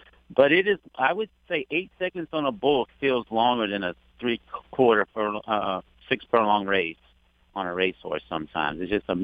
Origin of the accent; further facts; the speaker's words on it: Louisiana, United States; also born or lived in Virginia; And so I grew up in Louisiana. A lot of people think I'm Cajun just because I've been here so long, you know, grew up there. But actually, I was born in Virginia.